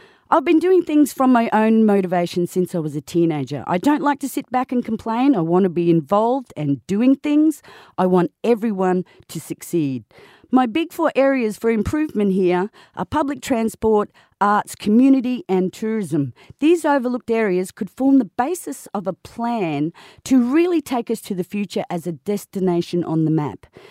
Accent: Brisbane, Queensland, Australia; I grew up in Brisbane. My formative years were through the 80s, and I watched Brisbane grow from a country town to the sharp, modern city destination that we see today.

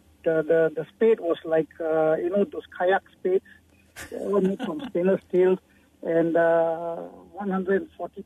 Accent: Seremban, Negeri Sembilan, Malaysia; oh God, don't they take away Seremban Drive-In, because that's my hometown.

